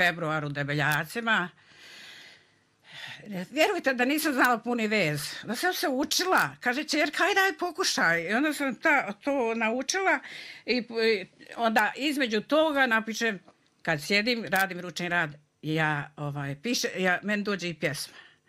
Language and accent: Serbian; Kotor Varoš, Republika Srpska, Bosnia & Herzegovina; born there; Jer ja sam rođena na Kotorvaroškoj opštini. Čak sam prvi razred gimnazije i istureno odjeljenje bilo u Kotorvarošu